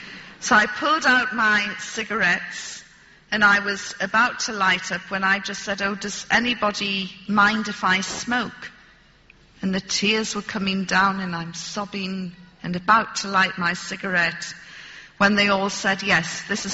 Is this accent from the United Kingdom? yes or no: yes; United Kingdom; And I said to them, you can't do this to me. I'm British.